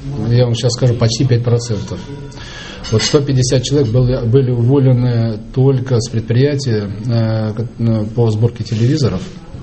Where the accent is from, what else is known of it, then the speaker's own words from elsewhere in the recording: Yantarny, Kaliningrad Oblast, Russia; Я родился здесь, в Янтарном, и, в общем-то, начало трудовой деятельности, учеба прошла здесь.